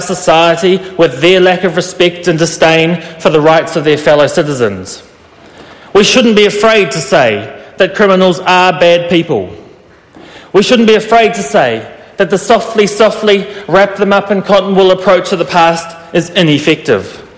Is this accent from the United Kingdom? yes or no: no; New Zealand; I am a New Zealander of Māori descent, and proudly so